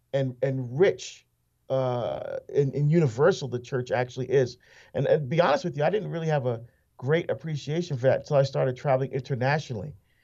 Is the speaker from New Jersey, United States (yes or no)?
yes; Newark, New Jersey, United States; I grew up in the Archdiocese of Newark in New Jersey.